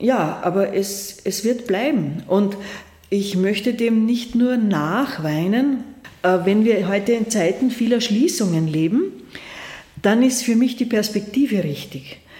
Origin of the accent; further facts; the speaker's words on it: Laa an der Thaya, Lower Austria, Austria; Ich komme aus La an der Theia